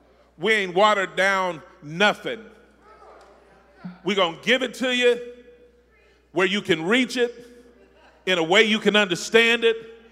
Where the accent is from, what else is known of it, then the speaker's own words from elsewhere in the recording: Evansville, Indiana, United States; I'm from Evansville by way of Tucky